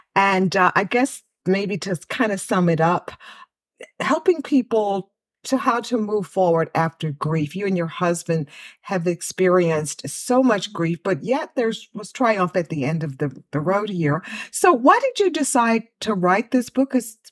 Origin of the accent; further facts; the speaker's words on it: Texas, United States; also born or lived in Tennessee; But I grew up in Texas, as many of you know, and also lived a while in Tennessee.